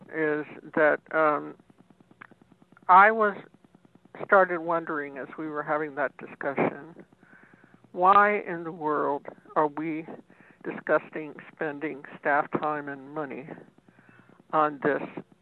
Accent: Washington, District of Columbia, United States; I recall when I was growing up in Washington on 14th Street that there were buses going up and down till 2 a.m. in the morning.

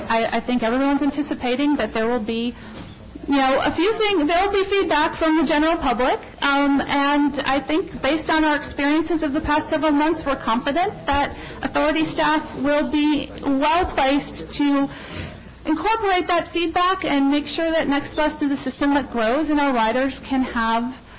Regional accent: Midwest, United States; accent: Midwest; It seems to have been able, for the most part, to get past my Midwest accent.

